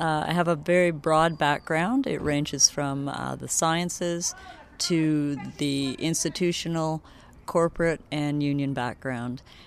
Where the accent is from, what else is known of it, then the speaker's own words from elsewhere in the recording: Guelph, Ontario, Canada; I live in Ward 1. I was born in Guelph and raised here, but I've also had the opportunity to live, work, and travel in other parts of the world